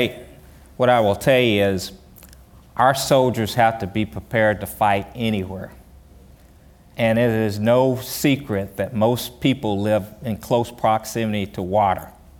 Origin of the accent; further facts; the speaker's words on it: South Carolina, United States; accent: country; I used to go back to my hometown. I'm from South Carolina. You probably can tell by my country accent.